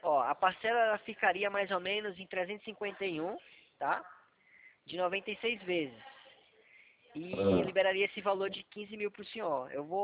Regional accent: Northeast Region, Brazil; Eu sou lá do Nordeste, então assim, calor pra mim não vai fazer muita diferença, não.

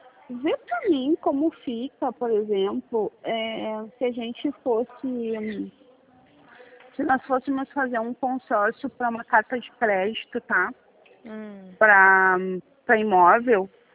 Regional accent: Porto Alegre, Rio Grande do Sul, Brazil; Não, sou de Porto Alegre.

